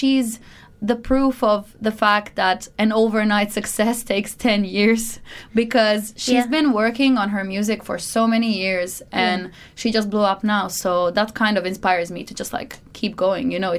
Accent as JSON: {"language": "English", "town": "Split", "region": "Split-Dalmatia County", "country": "Croatia", "said": "I am a girl from the sea, you know, I'm from Split, Croatia. So it's just, there's always that kind of aquatic influence on my life."}